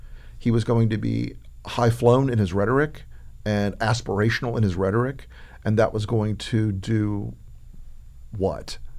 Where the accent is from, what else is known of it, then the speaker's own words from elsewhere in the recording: Tampa, Florida, United States; And by the way, I'm from Tampa originally.